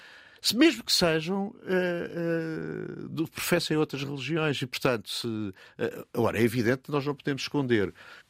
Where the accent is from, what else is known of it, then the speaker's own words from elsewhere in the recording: Lisbon, Portugal; E eu sou um menino copo de leite de Alvalade.